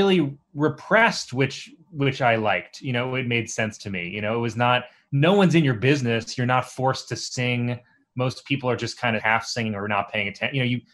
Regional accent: Staten Island, New York, United States; It's very Staten Island. I mean, it's like born and bred in Staten Island.

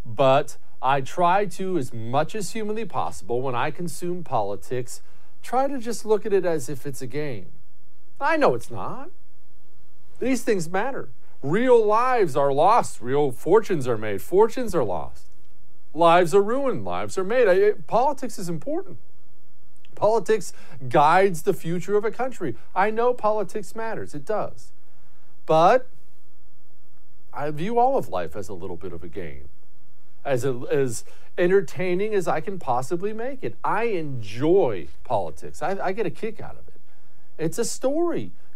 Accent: Montana, United States; He was governor of Arkansas, and I was growing up in Montana at the time.

